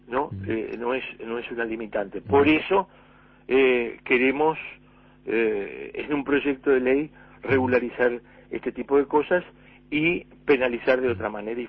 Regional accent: Uruguay

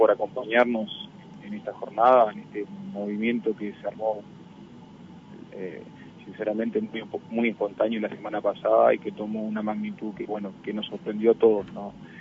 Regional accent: Chamizo, Florida, Uruguay; yo soy del pueblo de Chamizo, unos kilómetros acá

